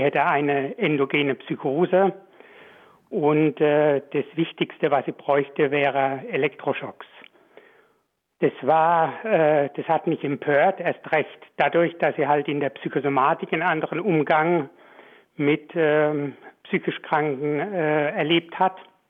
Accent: Baden-Württemberg, Germany; Ja, ich komme, wie Sie hören, komme ich aus Baden-Württemberg, aus der Nähe von Heidelberg und habe aber zuletzt in der Nähe von Hamburg in Geestach gearbeitet, bekannt als durch das Kernkraftwerk Rümmel.

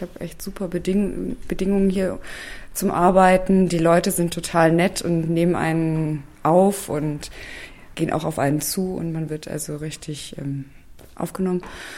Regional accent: Stuttgart, Baden-Württemberg, Germany; Also ich komme natürlich aus Stuttgart

